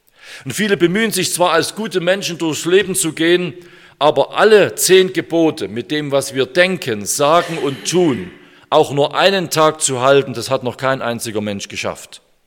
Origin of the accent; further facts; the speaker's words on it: Saxony, Germany; Ich als Sachse hatte aber nur eine schlapprige OP-Maske unter der Nase baumeln.